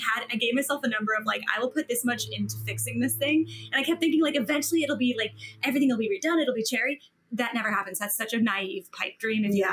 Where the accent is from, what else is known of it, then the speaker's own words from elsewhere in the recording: Kentucky, United States; I know we say we're from Kentucky all the time, but we were born here, lived here till we were five because our dad and mom both moved out here and met here.